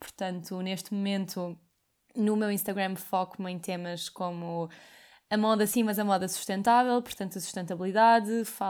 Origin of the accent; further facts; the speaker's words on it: Lisbon, Portugal; tenho 26 anos, nasci e cresci em Lisboa e estudei medicina, portanto sou médica.